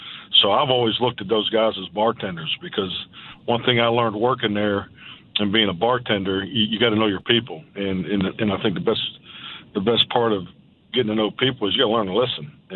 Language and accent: English; Pittsburgh, Pennsylvania, United States; I'd always say I'm from Greenfield. I mean, I think people thought Greenfield was like a city back in Pittsburgh.